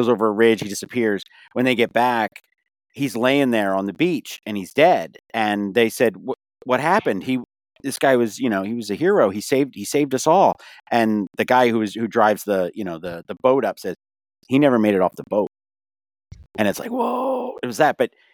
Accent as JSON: {"language": "English", "town": "Philadelphia", "region": "Pennsylvania", "country": "United States", "said": "Being that I'm from the Philadelphia area, he was a coach for the 76ers."}